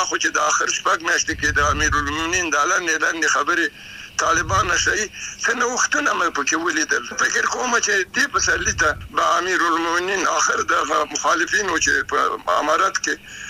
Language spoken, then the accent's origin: Pashto; Afghanistan; نو دوی باید چې زه افغان یم